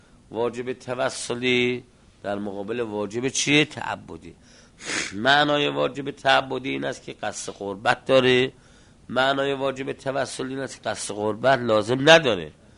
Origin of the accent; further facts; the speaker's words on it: Iran; چرا؟ چون ما ایرانیم.